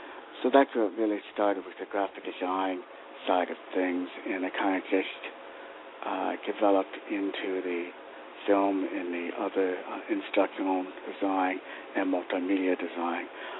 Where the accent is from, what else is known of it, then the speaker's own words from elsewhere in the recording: Bar Harbor, Maine, United States; Well, I grew up in Bell Harbor. Went through the school system and everything there, and then moved to Southern Maine in 2006, and I've been down here ever since.